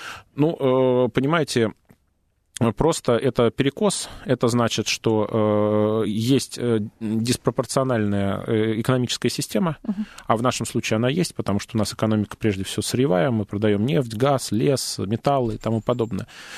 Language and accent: Russian; Moscow, Russia; как москвич в третьем поколении